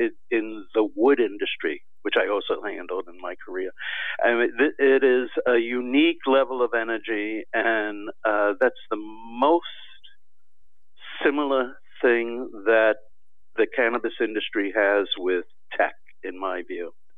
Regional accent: Washington, District of Columbia, United States; I'm in Washington. I grew up in Washington. I've been a Washington business.

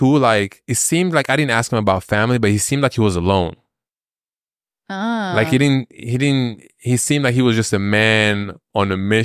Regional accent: Belgium; Anytime I hear someone's from Europe, I tell them that I grew up in Belgium.

